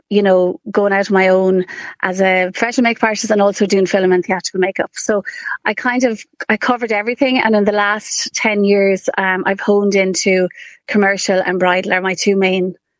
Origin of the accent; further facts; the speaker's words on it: Kilkenny, Leinster, Ireland; I'm from Kilkenny.